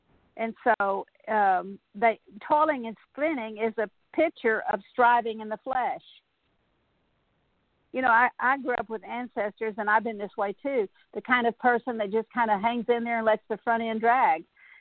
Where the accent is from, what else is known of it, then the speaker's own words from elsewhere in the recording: Texas, United States; You know, I grew up in South Texas, and I didn't, in where I grew up, there was mesquite trees and sparrows, and I never saw the beautiful birds that like I see in East Texas